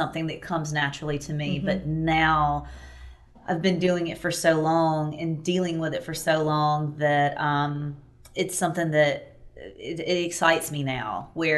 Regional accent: Chester, South Carolina, United States; my grandmother had a farm, and I grew up in Chester, South Carolina, so we had a lot of land as well.

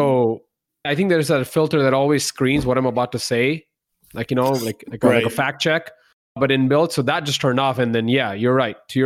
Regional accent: India; Humidity is something I love because I grew up in India.

